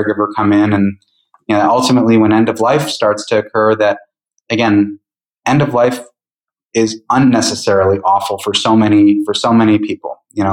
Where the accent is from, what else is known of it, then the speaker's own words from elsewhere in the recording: Great Lakes, United States; So, like, I grew up on the Great Lakes between Chicago and Rochester.